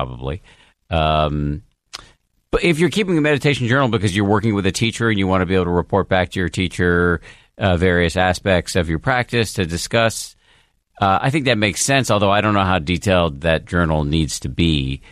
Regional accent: Maine, United States; accent: Maine; I won't else spare you my Maine accent because it's terrible.

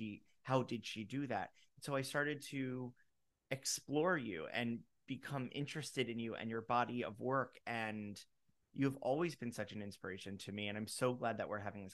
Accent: Florida, United States; And I remember, because I grew up in Florida

